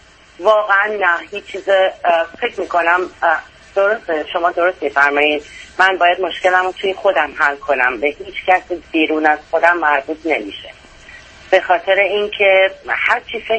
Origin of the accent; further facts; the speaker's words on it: Iran; من ماها که توی ایران بزرگ شدیم، جنگ دیدیم، انقلاب دیدیم، من 9 سالم بوده انقلاب شده، بعدش جنگ دیدم